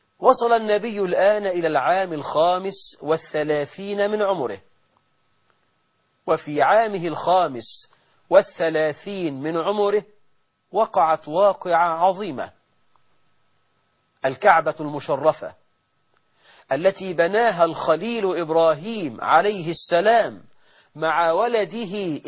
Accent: Egypt; اللهم اجعل بلدنا مصر أمنا أمانا

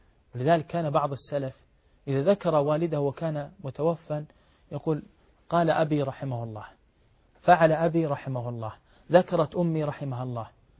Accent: Saudi Arabia; وعندنا في المملكة العربية السعودية عنيت بتدريب الطلاب والطالبات على مهارة التواصل

